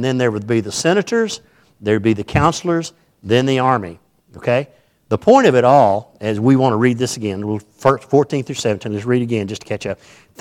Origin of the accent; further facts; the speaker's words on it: Texas, United States; I was trying to relate to this as a Texan.